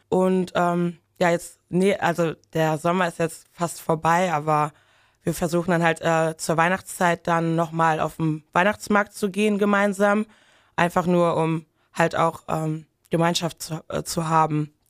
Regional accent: Togo; also ich bin halt ursprünglich aus Togo

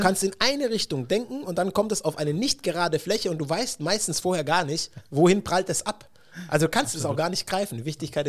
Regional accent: Baden-Württemberg, Germany; Natürlich als Schwabe hast du ein paar Aktien bei Daimler.

